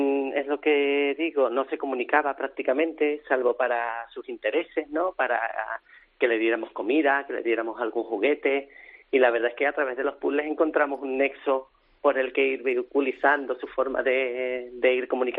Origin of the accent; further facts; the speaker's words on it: Spain; como somos de España